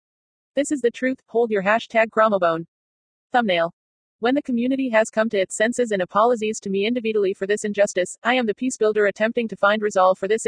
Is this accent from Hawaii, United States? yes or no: no; San Bernardino, California, United States; I had to leave town shortly after these events back to my hometown of San Bernardino.